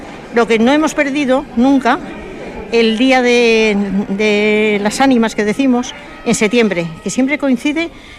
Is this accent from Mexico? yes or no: no; Subijana, Basque Country, Spain; born there; Yo soy nacida en Subijana